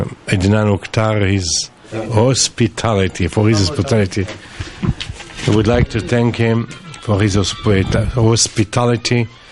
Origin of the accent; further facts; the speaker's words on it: Jerusalem, Jerusalem District, Israel; born there; English is a second language; And I was born in Jerusalem.